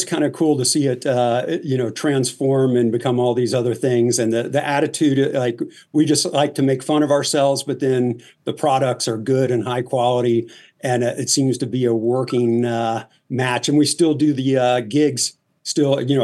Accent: Louisiana, United States; now in Los Angeles, United States; and I kind of grew up there, so to speak, even though I'm originally from Louisiana.

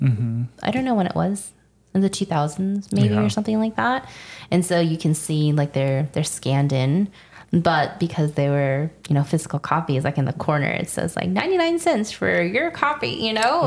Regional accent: United States; I am American.

